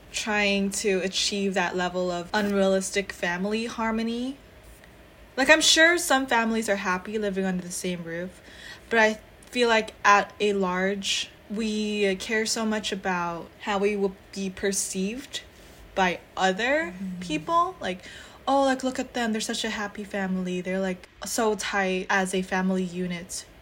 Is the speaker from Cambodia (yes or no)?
yes; Phnom Penh, Cambodia; English is a second language; moved away as an adult; now in United States; For context, I was, born and raised in Phnom Penh, right? So I have never lived in any other country until I moved to America for college.